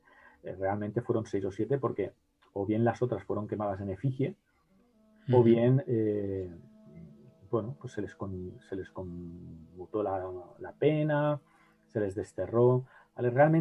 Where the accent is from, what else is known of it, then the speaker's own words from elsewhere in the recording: Valencia, Valencian Community, Spain; yo que soy de Valencia